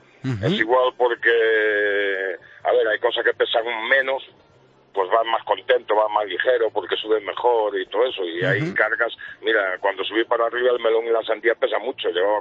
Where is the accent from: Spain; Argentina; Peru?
Spain; Almería, Andalusia; y ya para la casa, que yo soy de Almería.